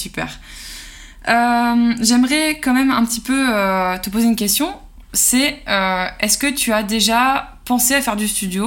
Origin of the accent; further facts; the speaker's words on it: Provence-Alpes-Côte d'Azur, France; je viens moi aussi de la Côte d'Azur